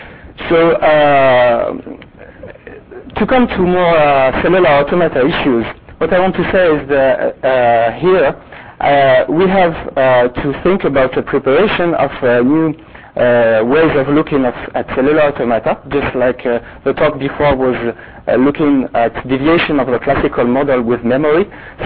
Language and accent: English; France; So this is just to say that it's maybe because I come from France, I want to resist to the American influence